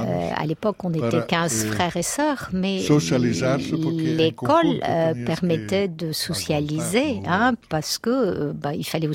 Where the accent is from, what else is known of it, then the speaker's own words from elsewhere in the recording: Friesland, Netherlands; French is a second language; Alors, je viens de Hollande, du Nord. Nous venons de la Frise. Et on est des frisons, donc c'est un groupe de gens très particuliers en Hollande, des paysans. Et dès l'enfance, on a dû travailler dans les champs